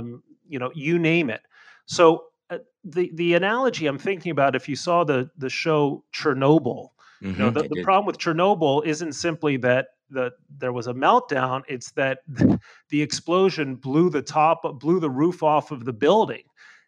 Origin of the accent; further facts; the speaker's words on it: Mexico; I grew up in Mexico. I speak fluent Spanish. My dad was a Mexican citizen.